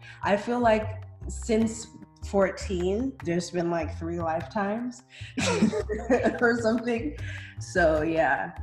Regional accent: Togo; so I'm from Togo originally. I was born in Togo, West Africa.

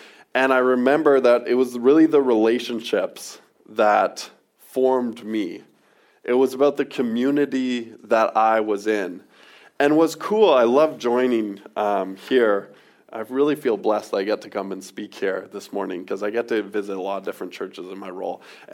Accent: Surrey, British Columbia, Canada; Maybe not in all parts of Vancouver. I'm from Surrey.

